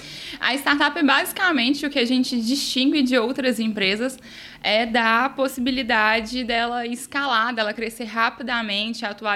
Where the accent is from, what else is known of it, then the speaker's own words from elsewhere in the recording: Minas Gerais, Brazil; mas eu acho que como bons mineiros que somos, calados, a gente nem mostra tanto isso para o Brasil.